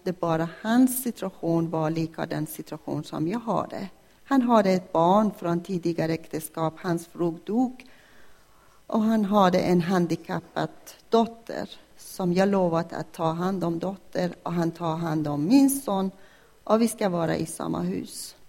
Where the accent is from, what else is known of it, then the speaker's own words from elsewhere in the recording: Iran; jag kommer från Iran, från en traditionell familj, en muslims familj.